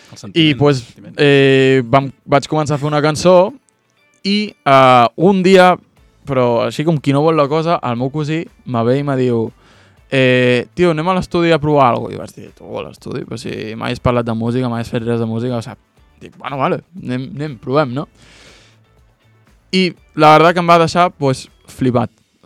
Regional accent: Figueres, Catalonia, Spain; nosaltres som de Figueres de tota la vida.

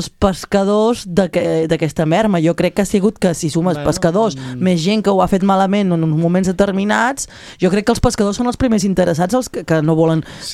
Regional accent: Castelló, Valencian Community, Spain; jo que sóc de Castelló

